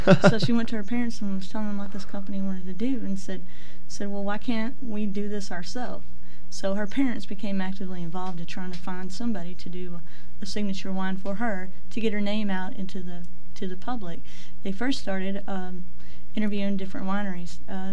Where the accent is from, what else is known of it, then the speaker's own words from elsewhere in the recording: Dallas, Texas, United States; now in Sulphur Springs, United States; I'm originally from the Dallas area.